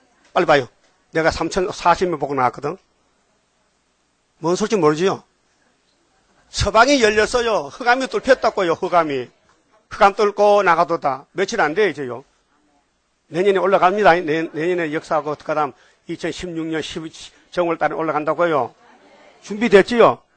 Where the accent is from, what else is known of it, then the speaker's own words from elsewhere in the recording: Gyeongsang, South Korea; accent: Gyeongsang dialect; 내가 경상도 사나이인데 경상도 사투리 막 하잖아요.